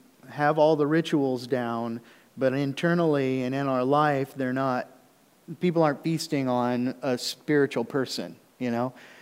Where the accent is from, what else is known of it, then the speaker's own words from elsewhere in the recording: Oklahoma City, Oklahoma, United States; I grew up in the Oklahoma City metro area, you know, million people in the, you know, just a lot of people, and so nobody really knows each other.